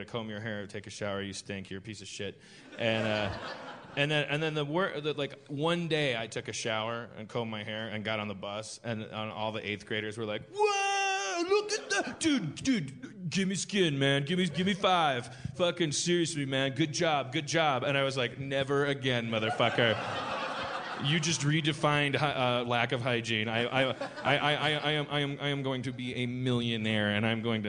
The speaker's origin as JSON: {"language": "English", "town": "Milwaukee", "region": "Wisconsin", "country": "United States", "said": "I'm from Milwaukee, Wisconsin"}